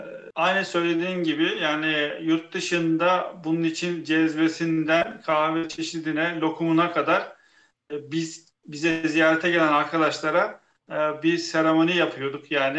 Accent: Kayseri, Turkey; Yani ben Kayserliyim.

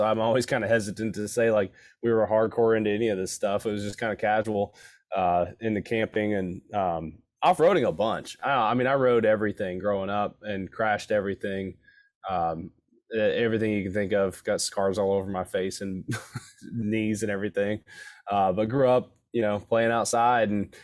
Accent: Kentucky, United States; I'm 35, but I grew up in Eastern Kentucky.

